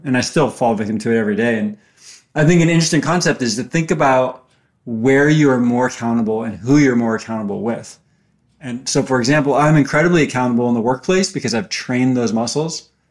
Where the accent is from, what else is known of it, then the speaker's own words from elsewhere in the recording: California, United States; born there; Well, I was born in the Bay Area.